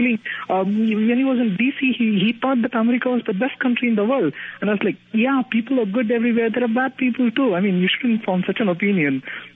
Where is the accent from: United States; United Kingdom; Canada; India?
India; I'm from India